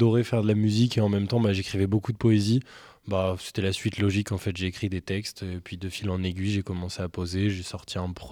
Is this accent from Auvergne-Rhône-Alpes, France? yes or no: yes; Clermont-Ferrand, Auvergne-Rhône-Alpes, France; Si on parle de la ville de Clermont-Ferrand, déjà, depuis tout petit.